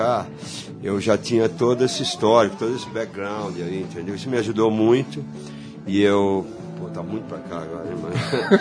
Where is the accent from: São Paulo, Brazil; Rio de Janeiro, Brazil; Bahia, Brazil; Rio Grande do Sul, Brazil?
São Paulo, Brazil; eu nasci na Pompeia, moro lá até hoje, entendeu?